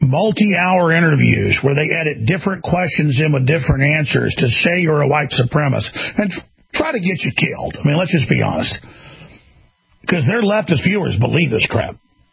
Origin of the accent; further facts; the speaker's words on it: Texas, United States; They spent 6 months where I grew up outside Dallas and put out 2 NPR reports